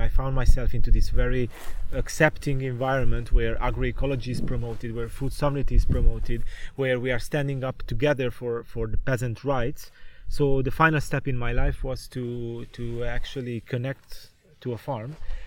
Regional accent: Romania; So I come from Romania, which is in Eastern Europe, and it's one of the largest peasant populated countries in modern Europe right now.

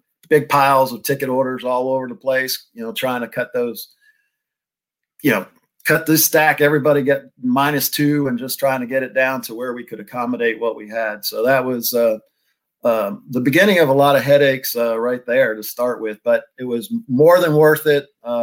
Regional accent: Tidewater, Virginia, United States; from Tidewater, Virginia, Fayetteville.

